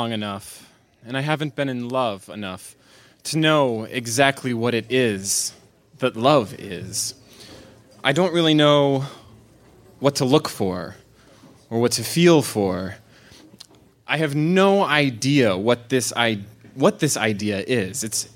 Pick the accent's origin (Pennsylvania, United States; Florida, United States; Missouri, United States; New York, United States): Florida, United States; You see, I'm from Florida, and so the beach is a part of my soul.